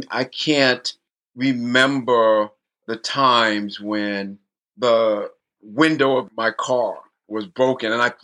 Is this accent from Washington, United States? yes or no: no; Virginia, United States; also born or lived in Europe / New York; because I grew up in Virginia and then abroad. You know, I lived in Europe for 3 years and then in the suburbs of New York City.